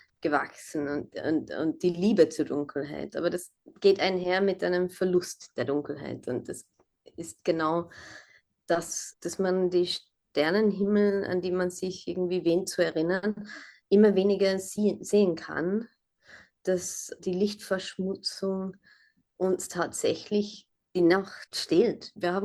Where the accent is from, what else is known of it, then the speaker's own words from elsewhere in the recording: London, United Kingdom; ich bin zwar in London aufgewachsen, aber habe jeden Sommer in den Bergen in Pakistan verbracht.